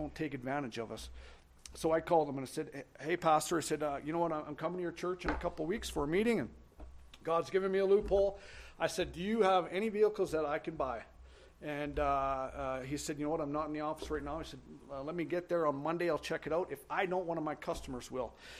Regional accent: Manitoba, Canada; I'm from Manitoba, Canada, right above North Dakota.

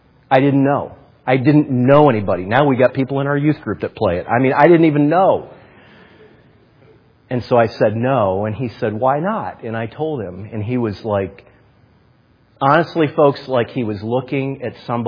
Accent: Canton, Ohio, United States; I grew up in Canton, Ohio. I was a football head all my life.

